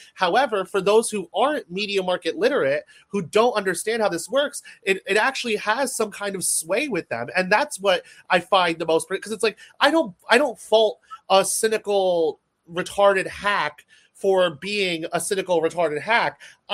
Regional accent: United States; because I'm an American born and raised in America, speaking about American politics in the Imperial Heartland.

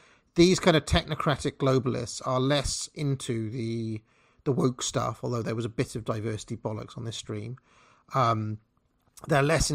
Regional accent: United States; Also, I'm an American, so I don't really have a dog in this fight anyway.

